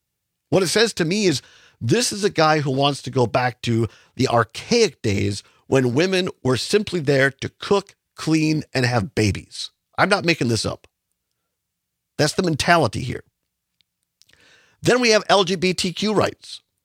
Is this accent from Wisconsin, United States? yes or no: yes; Richland Center, Wisconsin, United States; born or raised there